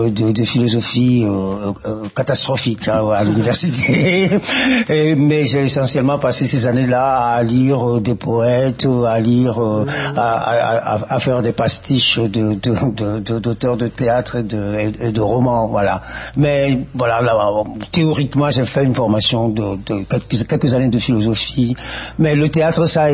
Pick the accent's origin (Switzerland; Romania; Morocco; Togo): Togo; moved away as an adult; now in France; Donc, je suis né au Togo, dans le golfe de Guinée, en Afrique de l'Ouest. Il y a exactement 49 ans. Bon, j'ai passé... toute mon enfance et toute ma jeunesse au Togo. Donc j'ai quitté le Togo à l'âge de 27 ans. Et je suis arrivé en France.